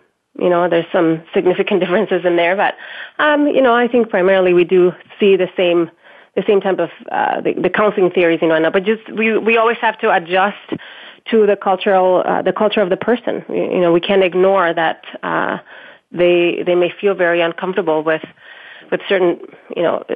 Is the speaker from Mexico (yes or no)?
yes; Mexico; now in United States; I'm originally from Mexico, and I've lived in both countries for quite a few years. Most of my life now has been here in the United States.